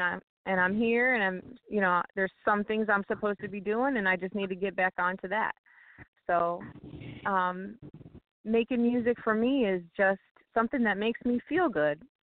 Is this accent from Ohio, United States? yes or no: yes; Ohio, United States; now in Florida, United States; And then we ended up moving to Florida, not shortly after that, from Ohio, because I'm originally from Ohio.